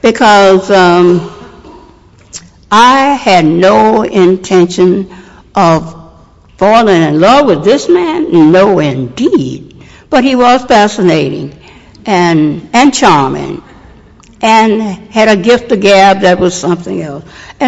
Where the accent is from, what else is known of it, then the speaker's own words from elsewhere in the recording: Louisiana, United States; moved away; also born or lived in Philadelphia, United States; See, I'm basically from Louisiana, around the Baton Rouge, New Orleans area. I grew up there. I went to school there. And I went to Philadelphia in the 40s, the early 40s.